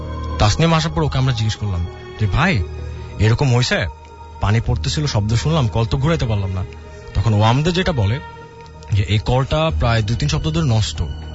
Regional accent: Dhaka, Dhaka Division, Bangladesh; High listeners … আমি আসি কাঁঠালবাগান থেকে।

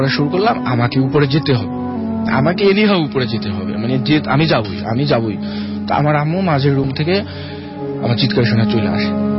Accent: Barishal, Barisal Division, Bangladesh; now in Dhaka, Bangladesh; আমার হোমটাউন বরিশাল, আমি ঢাকা মহাখালীতে থাকি।

